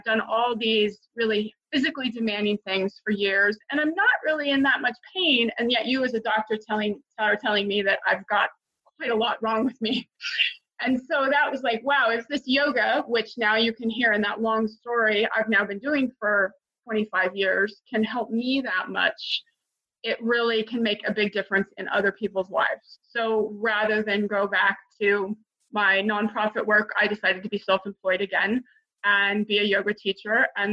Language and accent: English; California, United States; Sure. So I grew up in California in a beach town.